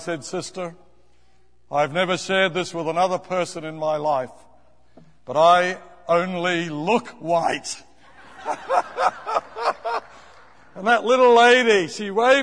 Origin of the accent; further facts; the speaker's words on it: Australia; Go ahead, sister. I'm an Australian.